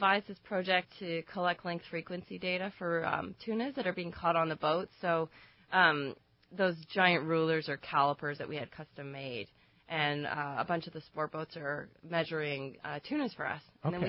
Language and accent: English; Canada; No, I'm Canadian.